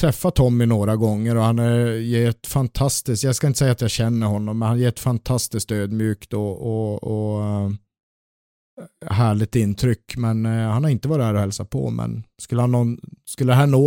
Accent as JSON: {"language": "Swedish", "town": "Luleå", "region": "Norrbotten County", "country": "Sweden", "tie": "born or raised there", "said": "Jag växte upp i Luleå och stått på H-läktaren där"}